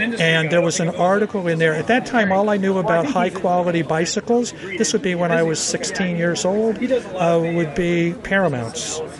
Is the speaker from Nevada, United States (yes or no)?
yes; Las Vegas, Nevada, United States; So I grew up in Las Vegas, Nevada.